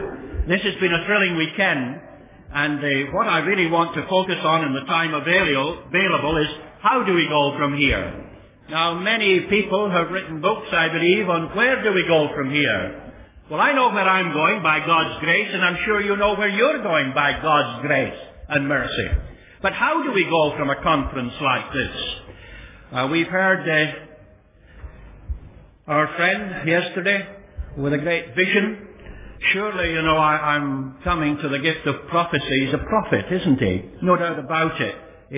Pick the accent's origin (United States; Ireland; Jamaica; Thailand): Ireland; now in Australia; being an Irishman, I appreciate that very much. But one of the things that happened when I came to Australia, I became friendly with an old gentleman.